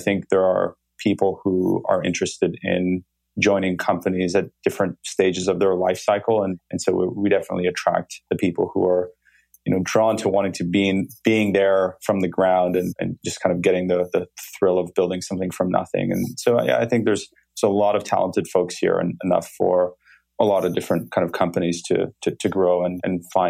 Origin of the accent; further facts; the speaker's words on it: Montreal, Quebec, Canada; now in Toronto, Canada; I'm based in Toronto, actually. So I grew up in Montreal and I moved to Toronto about 5 years ago, and that's where we're based now.